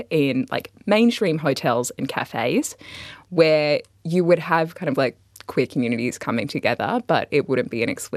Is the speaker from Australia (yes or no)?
yes; Canberra, Australian Capital Territory, Australia; I'm from Canberra